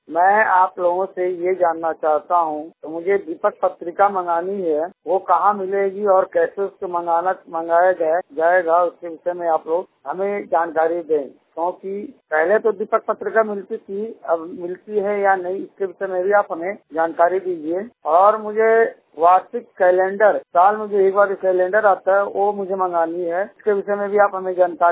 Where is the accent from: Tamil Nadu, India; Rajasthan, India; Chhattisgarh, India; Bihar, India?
Bihar, India; Aurangabad; मैं बिहार औरंगाबाद जसुईया का निवासी हूं और मैं 100% ब्लाइंड हूं।